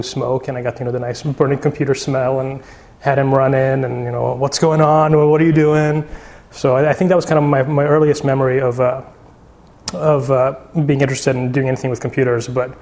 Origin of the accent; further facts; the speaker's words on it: Serbia; I'm originally from Serbia